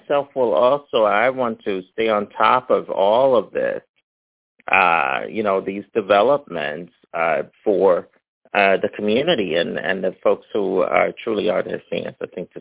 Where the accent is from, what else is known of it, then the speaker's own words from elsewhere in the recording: Philadelphia, Pennsylvania, United States; Thank you, Mom. Thank you, Dad, that I grew up in Philly. We didn't have those issues.